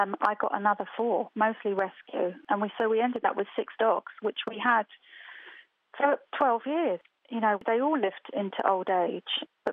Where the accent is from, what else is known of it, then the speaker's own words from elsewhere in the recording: United Kingdom; I'm British. I'm a composer